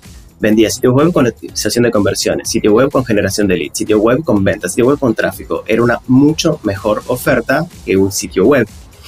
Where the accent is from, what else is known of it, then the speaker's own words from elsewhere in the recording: Argentina; soy el primer argentino que está en el 2, Clavex.